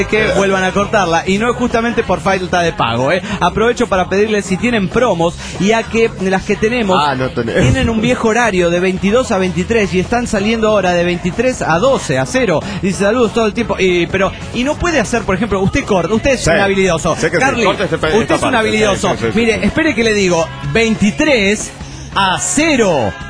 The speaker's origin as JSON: {"language": "Spanish", "region": "Mexico City", "country": "Mexico", "said": "del DF Mexicano."}